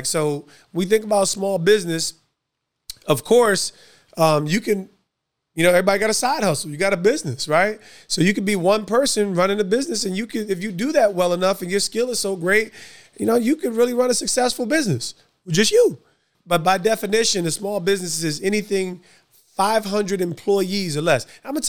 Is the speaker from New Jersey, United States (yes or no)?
yes; New Jersey, United States; Now, I'm from Jersey. I love pizza and bagels, okay? We got some banging pizza and bagels, sandwiches.